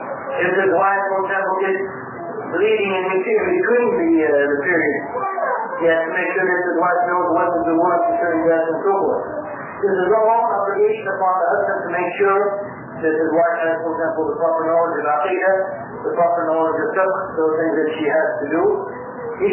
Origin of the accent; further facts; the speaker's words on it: Spain; probably a famous scholar from my home country, Spain. You'll notice in my lectures I quote lots of scholars from Spain for some reason.